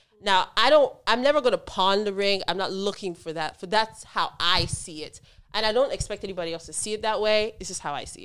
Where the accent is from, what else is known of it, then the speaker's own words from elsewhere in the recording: Delta, Nigeria; I'm from a very patriarchal culture. I'm from a very small tribe in Nigeria. I'm Urhobo. So I'm from Delta State.